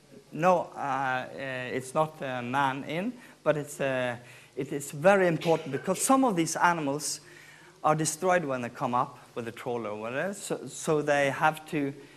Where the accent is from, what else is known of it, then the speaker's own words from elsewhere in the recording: Bergen, Vestland, Norway; Here's Bergen on the west coast of Norway, my hometown.